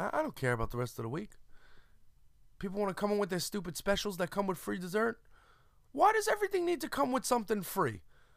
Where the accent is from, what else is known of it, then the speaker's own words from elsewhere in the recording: Brooklyn, New York, United States; born there; I was born in Brooklyn.